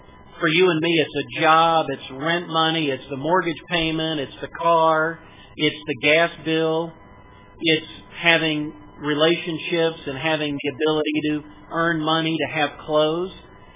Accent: Florida, United States; also born or lived in California; now in Columbus, United States; I grew up in Florida and went to California, met Michelle, got dragged back to Ohio

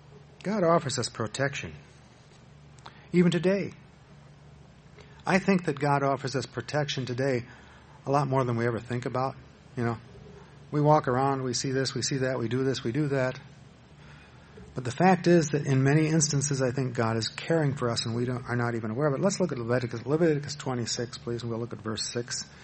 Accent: Madison, United States; I grew up in Madison. I went to school in Madison.

